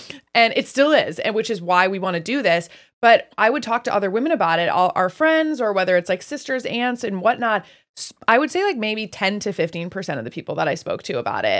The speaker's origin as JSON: {"language": "English", "region": "Wisconsin", "country": "United States", "lives_now": "Los Angeles, United States", "said": "I am 34 years old. I am originally from Wisconsin, and I now live in Los Angeles, California"}